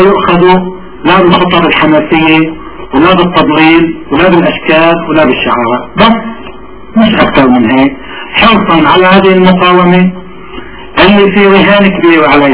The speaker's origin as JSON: {"language": "Arabic", "country": "Lebanon", "said": "وأنا لبناني يبنى لبناني"}